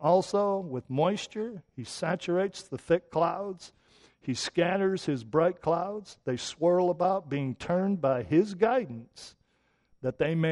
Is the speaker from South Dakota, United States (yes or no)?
no; Flint, Michigan, United States; Now, of course, I grew up in Flint, Michigan.